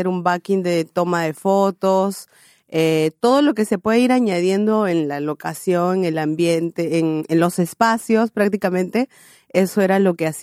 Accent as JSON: {"language": "Spanish", "town": "Huancayo", "region": "Junín", "country": "Peru", "said": "Soy de Huancayo, sí."}